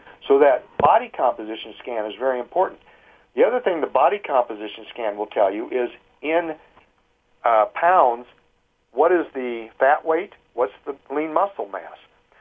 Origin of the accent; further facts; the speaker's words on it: Midwest, United States; I'm from the Midwest, but here's been my experience here.